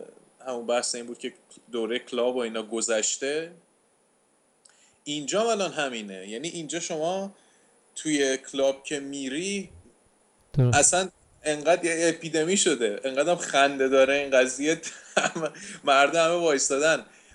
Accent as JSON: {"language": "Persian", "country": "Iran", "moved": "yes", "said": "چون من با یه انرژی همچین زاید الوصفی از ایران اومدم"}